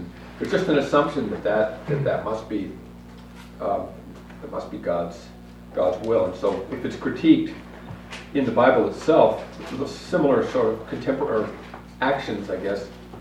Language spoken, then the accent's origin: English; Mercer Island, Washington, United States; I grew up on Mercer Island, which is a wealthy suburb of Seattle, and grew up with all kinds of benefits, you know, water skiing on the lake every day during the summer, and skiing every weekend up in the Cascades